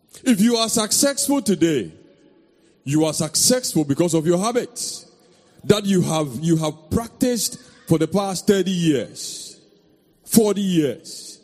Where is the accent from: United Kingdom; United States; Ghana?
Ghana; I come from Ghana. I come from Africa. I was born in Ghana. I went to school in Ghana.